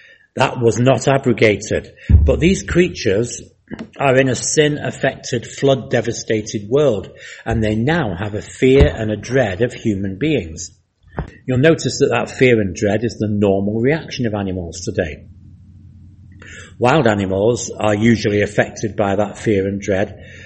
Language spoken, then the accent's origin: English; Manchester, North West England, United Kingdom; I come from Manchester in England.